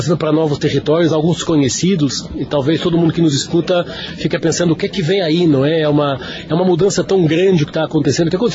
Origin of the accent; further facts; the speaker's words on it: Lisbon, Portugal; moved away as an adult; now in Brazil; Eu moro no Brasil, sou português, Lisboa, moro no Brasil desde 2011. Começamos em 2009 as operações aqui, em 2011 me mudei.